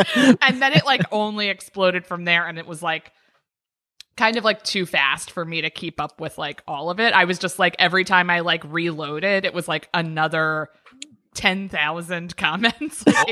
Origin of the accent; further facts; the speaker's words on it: Maryland, United States; Up in Maryland.